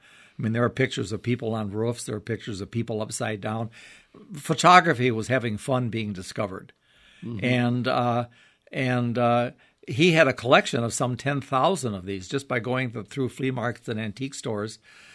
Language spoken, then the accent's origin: English; Minnesota, United States; I love Minnesota mysteries because I grew up in Minnesota.